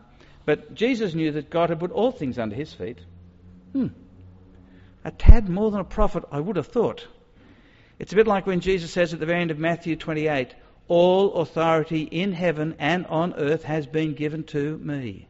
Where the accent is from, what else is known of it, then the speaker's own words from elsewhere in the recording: Sydney, New South Wales, Australia; I'm from Sydney, born in King's Cross and proud of it. Quite an expensive little hospital in King's Cross, but it sounds really tough to say I was born in King's Cross.